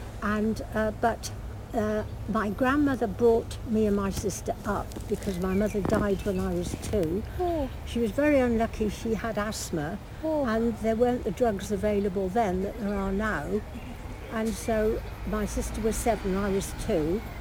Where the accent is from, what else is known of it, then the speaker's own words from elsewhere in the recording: Cheltenham, South West England, United Kingdom; I was born and bred in Cheltenham, which to all intents and purposes comes across as a fairly prosperous, rather nice town to live in.